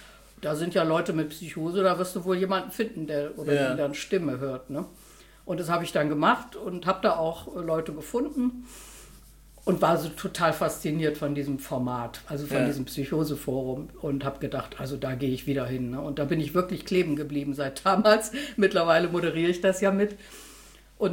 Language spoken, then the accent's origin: German; Bremen, Germany; moved away as an adult; now in -; Ende der 70er Jahre bin ich nach Göttingen, von Bremen, wo ich herstamme, bin ich nach Göttingen gegangen zum Studieren.